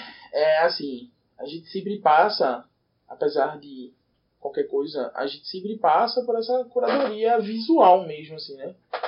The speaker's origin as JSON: {"language": "Portuguese", "town": "Recife", "region": "Pernambuco", "country": "Brazil", "said": "sou eu que vim de Tabatinga, zona oeste de Recife"}